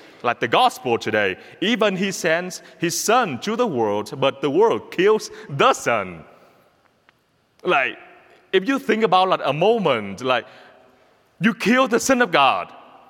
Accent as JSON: {"language": "English", "country": "Vietnam", "second_language": "English", "said": "I'm from Vietnam. In my country, when you are Catholics, like, you are Catholics. You need to sacrifice as many things to be a Catholic. The government hates you. The communist people hate you."}